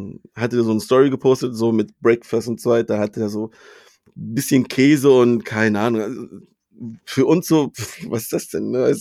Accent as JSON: {"language": "German", "region": "Sivas", "country": "Turkey", "said": "also ich komme ja aus Sivas"}